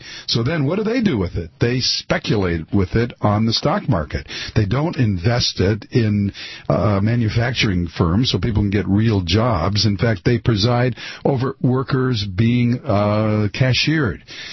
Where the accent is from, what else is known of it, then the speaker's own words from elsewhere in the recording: United States; since I'm an American, I could do Cuba in the winters and Finland in the summer.